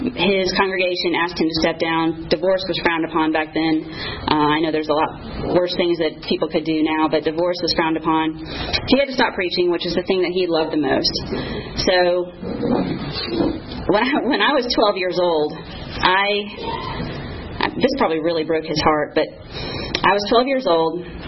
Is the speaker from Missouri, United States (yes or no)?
no; Georgia, United States; I grew up here in DeKalb County. I went to Dresden Elementary School. And then I went to Sequoia High School for about 2 weeks, maybe.